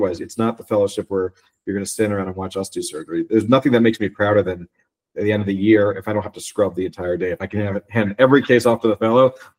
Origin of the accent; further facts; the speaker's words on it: East Coast, United States; now in Denver, United States; No. I mean, I grew up on the East Coast. So, you know, my first time skiing was at Camelback Mountain in the Poconos of Pennsylvania.